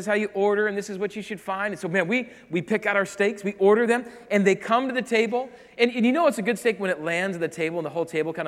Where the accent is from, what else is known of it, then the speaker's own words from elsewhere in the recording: South Dakota, United States; I'm from South Dakota, like deep South Dakota.